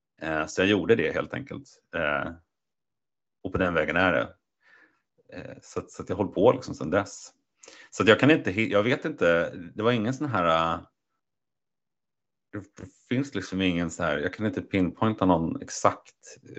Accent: Sundbyberg, Stockholm County, Sweden; born there; now in Linköping, Sweden; jag är född i Sundbyberg i Stockholm. Men jag bor i Linköping sedan, jag ska säga, 11 år tillbaka. Min fru kommer därifrån, så jag flyttade hit när vi pluggade och sådär.

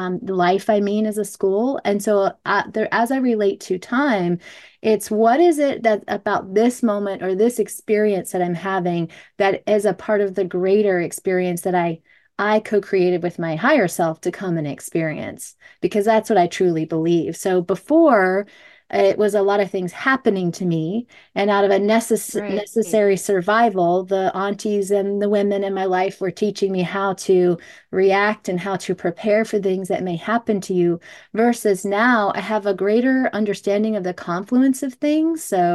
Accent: Tallahassee, Florida, United States; Yeah, I'm from Tallahassee, Florida. Florida, it's a southern place.

